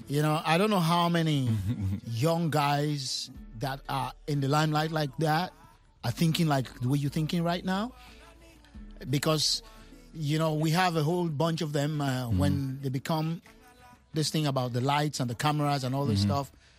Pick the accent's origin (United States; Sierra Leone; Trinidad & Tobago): Sierra Leone; I come from Sierra Leone, you know, in West Africa